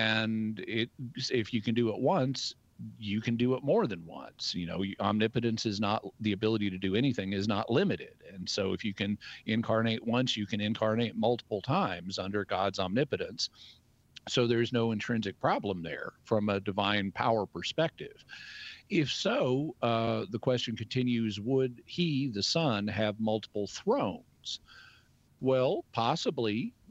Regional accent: Arkansas, United States; also born or lived in California; I grew up here in Northwest Arkansas in the Ozarks. It's where I'm from. And so when I moved back to the Ozarks about a year and a half ago, coming up on 2 years at this point

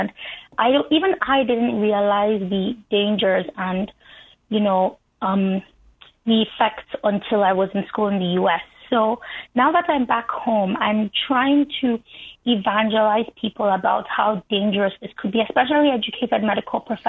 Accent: Nigeria; now in United States; So, Patrick, I'm Nigerian, where majority of the culture is very pro-life. You know, it's not. I go to school in America

